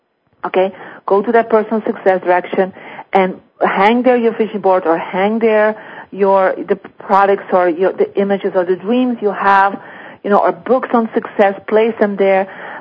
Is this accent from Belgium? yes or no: yes; Belgium; I come from Belgium